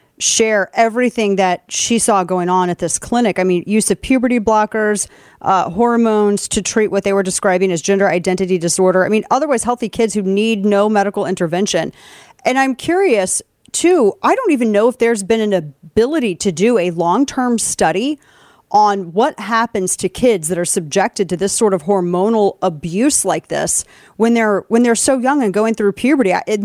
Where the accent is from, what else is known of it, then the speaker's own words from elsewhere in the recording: St. Louis, Missouri, United States; takes place in my home state and in my hometown of St. Louis, which was crazy to see a hospital that, because Kane and I are both St. Louisans, homegrown